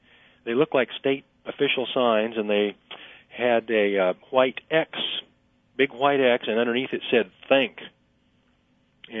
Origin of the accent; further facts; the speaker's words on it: Kansas, United States; I remember 40, 45 years ago as a child growing up in South Central Kansas on Highway 81 and 56 and 54